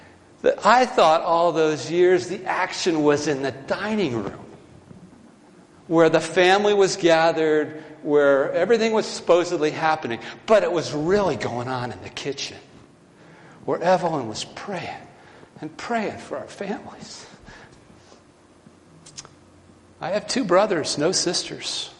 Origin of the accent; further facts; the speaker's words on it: East Coast, United States; I grew up on the East Coast. My grandparents had a nice summer house in Rehoboth Beach, Delaware.